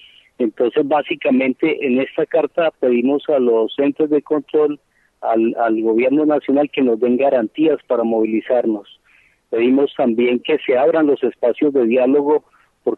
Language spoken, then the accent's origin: Spanish; Colombia; derecho constitucional que todos como colombianos y colombianas tenemos.